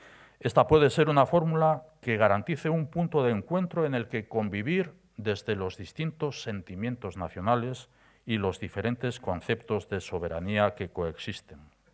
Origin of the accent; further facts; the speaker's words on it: Basque Country, Spain; nuestro desarrollo orgánico como nación, como pueblo vasco, es un derecho nuestro y un deber del Estado